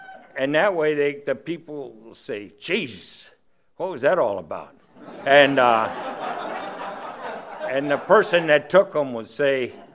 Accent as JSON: {"language": "English", "town": "Chino", "region": "California", "country": "United States", "said": "because I'm from, I was from Chino, and then they made where I live called Chino Hills because we're about 50 feet higher in elevation than Chino."}